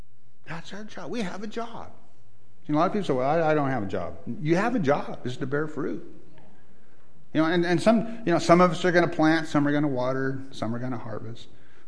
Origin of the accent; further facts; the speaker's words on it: Oregon, United States; I don't like to tell people I'm from Oregon.